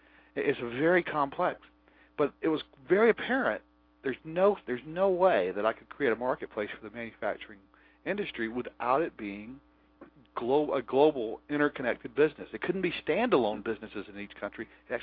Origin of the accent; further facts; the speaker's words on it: United States; which I had built as an American in all English